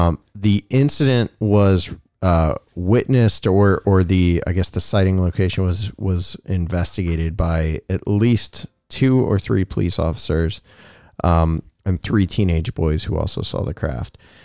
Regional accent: Bolivar, United States; I grew up in Bolivar, right below Bolivar, south of Bolivar, Strasbourg. And there was a coal mine in Strasbourg.

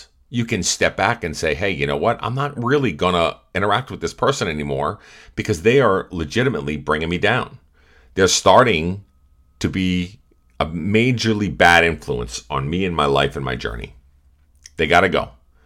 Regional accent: Massachusetts, United States; I'm from Massachusetts. We have a lot of assholes that are where I'm from

